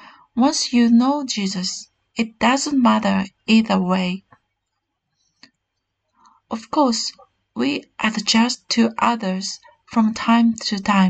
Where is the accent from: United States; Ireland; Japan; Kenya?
Japan; I was born in Japan, went to school in Japan, was exposed to Japanese culture, spent time with Japanese friends, and grew up with Korean parents.